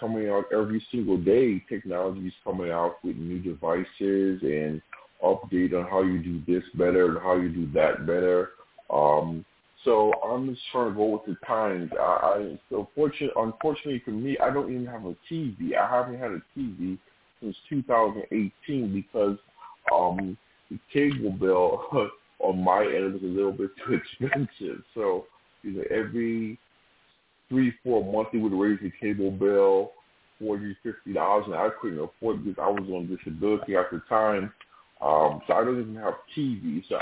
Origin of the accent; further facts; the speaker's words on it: New York, United States; now in Jersey City, United States; You know, I'm from New York, but my parents are Caribbean, you know, so I'm not in New York anymore. As you all know, I'm staying in Jersey City for the last 7 months now.